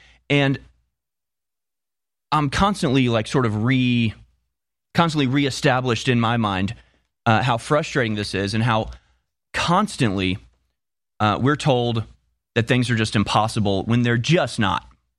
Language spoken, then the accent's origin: English; United States; As many as I want and can afford, actually. I'm an American, thank you.